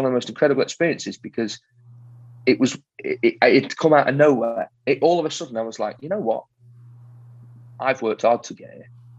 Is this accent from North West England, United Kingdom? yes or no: yes; Crewe, North West England, United Kingdom; My family, I still live in Crewe, right? I've worked the Crewe Lyceum, my hometown theatre, last year.